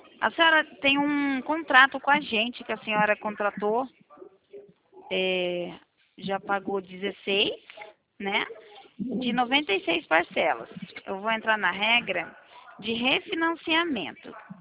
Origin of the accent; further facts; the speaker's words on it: Cornélio Procópio, Paraná, Brazil; Eu sou de Cornélio Procópio, Paraná, aqui perto de Londrina.